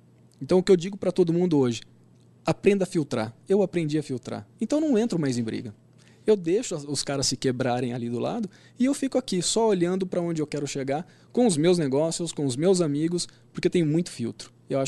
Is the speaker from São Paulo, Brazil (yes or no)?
yes; Campinas, São Paulo, Brazil; eu sou de Campinas.